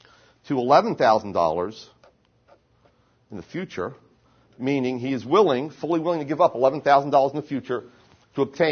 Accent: New Jersey, United States; Let's say that despite my lineage and the fact that I'm from New Jersey, you trust me implicitly.

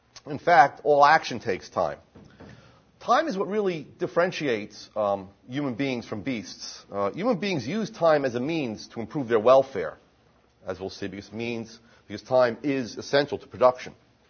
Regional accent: New Jersey, United States; Let's say that despite my lineage and the fact that I'm from New Jersey, you trust me implicitly.

